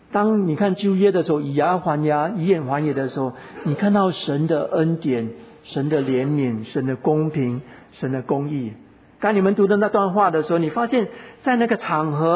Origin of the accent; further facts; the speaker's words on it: Singapore; 他知道我们来自新加坡，所以你来自新加坡，叫你来美国干嘛？来美国干嘛？